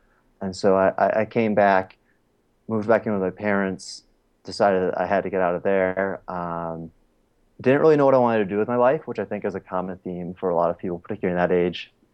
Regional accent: Tampa, Florida, United States; I grew up in Tampa, Florida, just outside of Tampa. And it was pretty traditional.

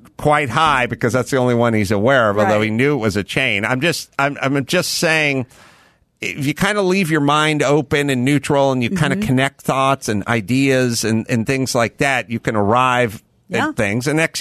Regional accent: La Cañada, California, United States; I grew up in La Cañada.

